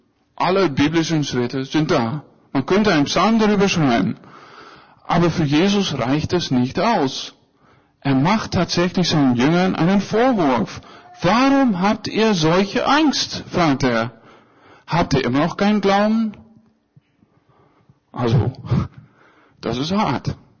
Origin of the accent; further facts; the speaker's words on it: Netherlands; Am liebsten nicht in Holland, da wo ich herkomme, ne? Da gibt es nur Wiesen mit Kühen und Windmühlen, sehr langweilig.